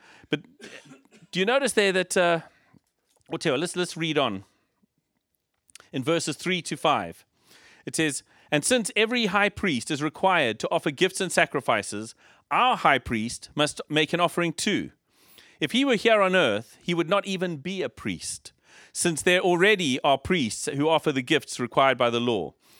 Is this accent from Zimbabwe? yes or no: yes; Zimbabwe; now in United Kingdom; but I came from Zimbabwe. And when I got here, I realized this is not Zimbabwe.